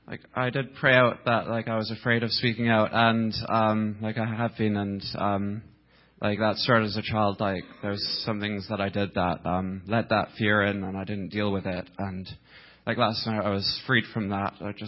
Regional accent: England, United Kingdom; born there; Yes, I was born there in England.

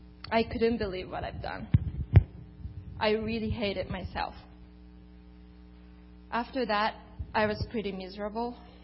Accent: Japan; English is a second language; I'm originally from Japan.

